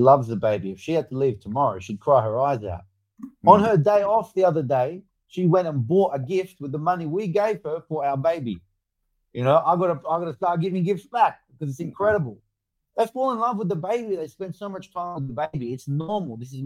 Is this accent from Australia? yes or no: yes; Western Australia, Australia; I was growing up around Spearwood and Fremantle and Kwinana and Rockingham, and it's full of violence around there.